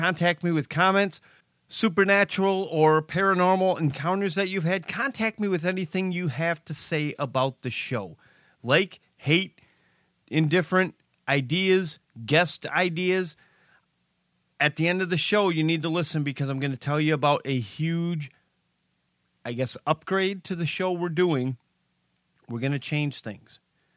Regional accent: Michigan, United States; Maria, Michigan, hey, you're from my home state.

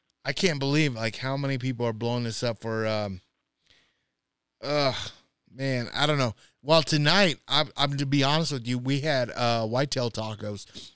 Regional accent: Nebraska, United States; Here's the thing. I grew up in Nebraska.

